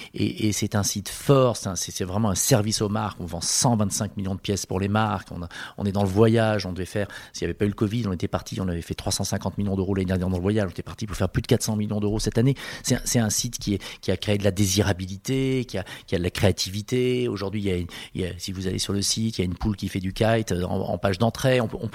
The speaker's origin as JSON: {"language": "French", "town": "Marseille", "region": "Provence-Alpes-Côte d'Azur", "country": "France", "said": "vous le savez, je suis marseillais"}